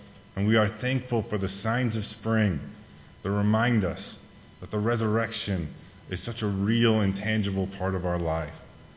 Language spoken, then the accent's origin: English; Minnesota, United States; My home state, Minnesota, the melted snow and a lot of rain has made things very difficult there.